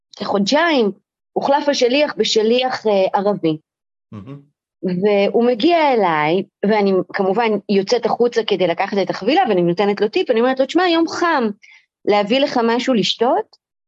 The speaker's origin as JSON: {"language": "Hebrew", "town": "Jerusalem", "region": "Jerusalem District", "country": "Israel", "tie": "born or raised there", "said": "אחד הדברים שאני מספרת, או שסיפרתי, זה על הילדות שלי בירושלים, אוקיי?"}